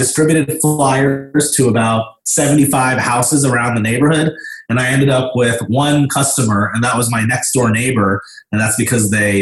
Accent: Dayton, Ohio, United States; I grew up in Dayton, Ohio. Dayton is a city close to Cincinnati, southwest Ohio.

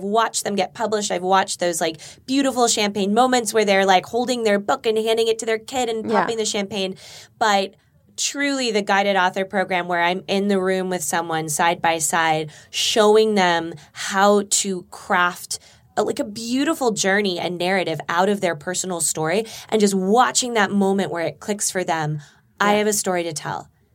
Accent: Burbank, California, United States; I grew up in Burbank.

